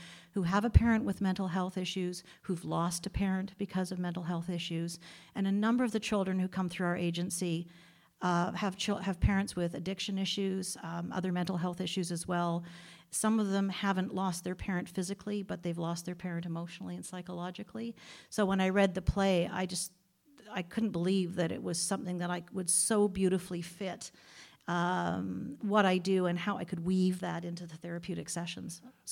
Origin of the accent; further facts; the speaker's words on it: Canada; I'm from Canada, but I went to the States and did some work there